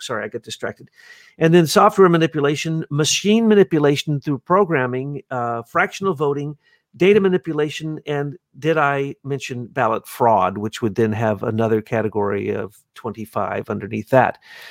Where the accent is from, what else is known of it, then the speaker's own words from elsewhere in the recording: the Ozarks, United States; I'm from the Ozarks.